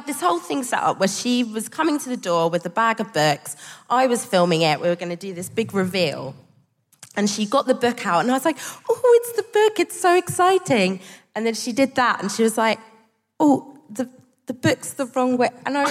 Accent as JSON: {"language": "English", "town": "Margate", "region": "South East England", "country": "United Kingdom", "tie": "born or raised there", "said": "And we grew up in Margate, so these are my ends. and we grew up in an area that looked like this audience."}